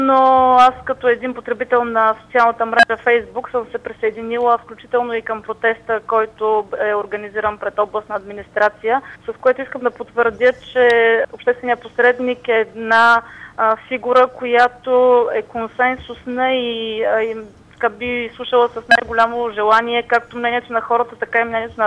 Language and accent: Bulgarian; Stara Zagora, Stara Zagora Province, Bulgaria; аз съм родена в центъра на Стара Загора и цял живот съм живела тук